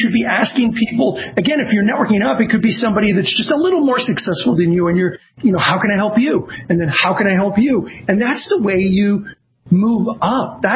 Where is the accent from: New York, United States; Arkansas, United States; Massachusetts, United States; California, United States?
California, United States; Azusa; also born or lived in Los Angeles; I started off as a kid who grew, I lived in South Central LA. I grew up in Azusa, California. I didn't have connections.